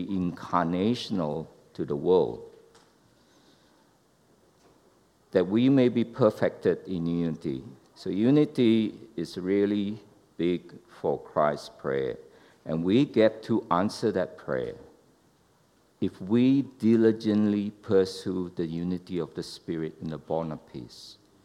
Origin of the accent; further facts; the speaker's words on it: Indonesia; So I'm saying I'm coming from Indonesia.